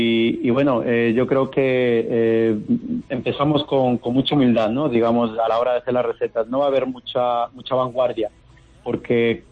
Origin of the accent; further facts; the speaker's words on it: Ecuador; now in Spain; yo siempre me siento español y ecuatoriano, digamos que tengo dos mundos, ¿no?